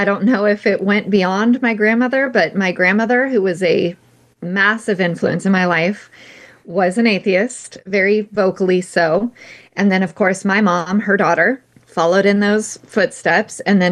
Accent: California, United States; I grew up in California. You can live your whole life in California and maybe never even hear of God.

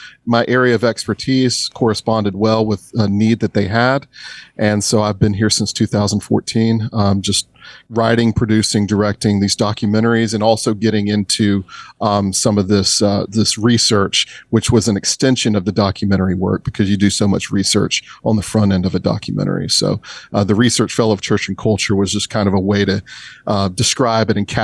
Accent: Tupelo, Mississippi, United States; I grew up in Tupelo. The ministry's based in Tupelo, Mississippi. And so ended up back in my hometown

